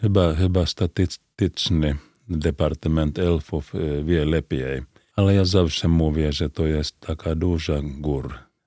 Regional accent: Finland; Polish is a second language; u nas w Finlandii często jest tak, że ktoś tylko jest na drzwi, knock, i tam prezenty czekają.

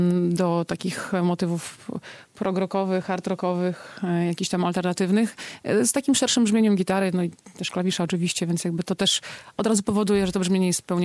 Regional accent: Hajnówka, Podlaskie Voivodeship, Poland; Ja pochodzę z Hajnówki i tam oczywiście w tej kulturze białoruskiej się wychowywałam, uczyłam i tak dalej.

